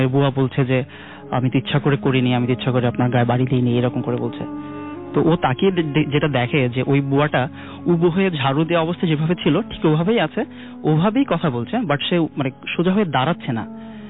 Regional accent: Dhaka, Dhaka Division, Bangladesh; এসেছি ঢাকা থেকে।

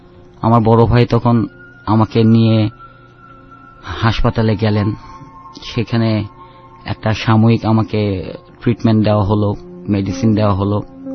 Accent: Dhaka, Dhaka Division, Bangladesh; আমার বেড়ে ওঠাটা সেই পুরনো ঢাকাতেই।

